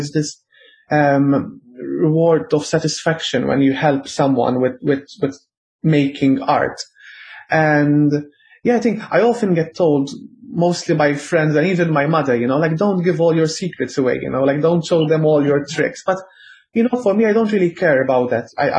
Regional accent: Paola, Malta; I grew up in Paula, and we have the cemetery there

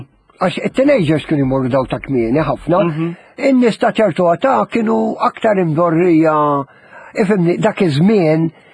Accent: Valletta, South Eastern Region, Malta; Imma ftakar jien mill-Belt.

